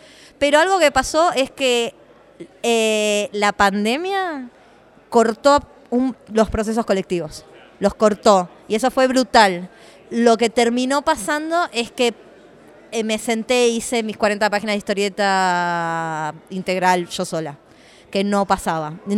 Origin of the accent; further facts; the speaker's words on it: Buenos Aires, Argentina; el barrio Zamoré de Villa Lugano, que es un barrio de monoblocks del sur de la ciudad de Buenos Aires, en el absoluto sur, donde se empieza a romper el mapa de la ciudad. Es donde yo nací, me crié.